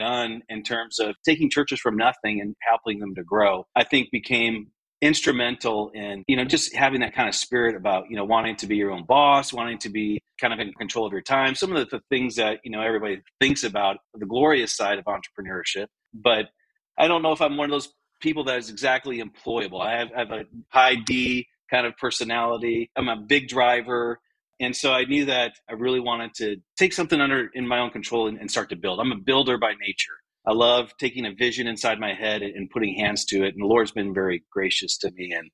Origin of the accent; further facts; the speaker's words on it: Michigan, United States; I was growing up in Michigan and kind of seeing what he had to deal with.